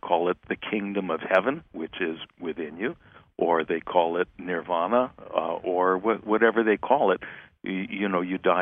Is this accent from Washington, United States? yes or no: no; California, United States; And then I was growing up in the California in the mid-60s, and it was a perfect place to be.